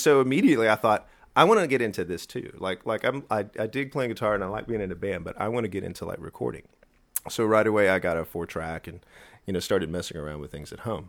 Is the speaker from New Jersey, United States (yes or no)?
no; San Antonio, Texas, United States; I was in the 80s, as I grew up in San Antonio, the very first bands